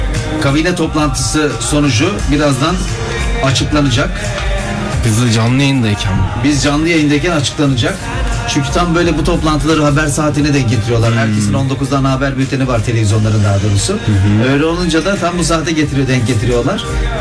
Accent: Bursa, Turkey; Şimdi Bursalıyım dedim.

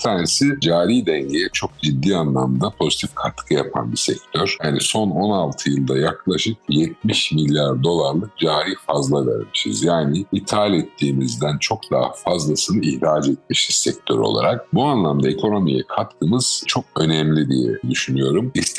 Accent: Adana, Turkey; moved away as an adult; Ben Adana'da büyüdüm. Adana'da doğmadım ama Adana'da büyüdüm. Daha hayatımın ilk 29 yılında Adana'da yaşadım. Üniversite dahil olmak üzere tüm eğitimim orada geçti.

